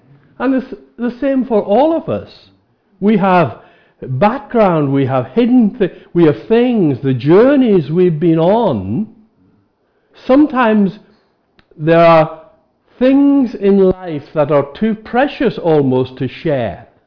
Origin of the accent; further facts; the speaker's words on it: Ireland; the folks that I grew up with in Ireland, now they knew me in those years